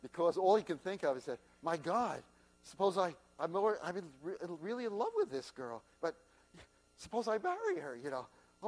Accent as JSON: {"language": "English", "region": "New York", "country": "United States", "said": "I'm from New York. It's just in my bloodstream."}